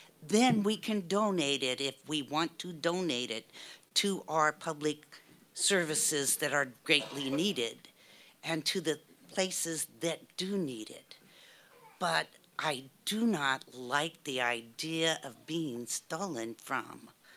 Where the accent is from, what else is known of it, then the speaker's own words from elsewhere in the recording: Anchorage, Alaska, United States; also born or lived in Fairbanks; now in Kenai, United States; I grew up in Anchorage. I lived in Fairbanks. I went to college in Fairbanks at University of Fairbanks.